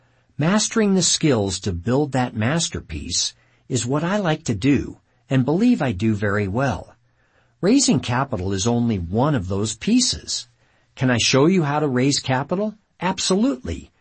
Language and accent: English; Edmonton, Alberta, Canada; entrepreneurs from my hometown of Edmonton in Canada.